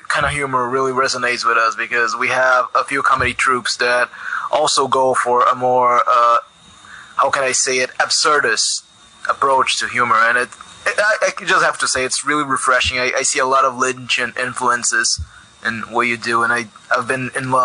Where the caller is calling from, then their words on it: São Paulo, Brazil; Brazil. Near São Paulo in Brazil.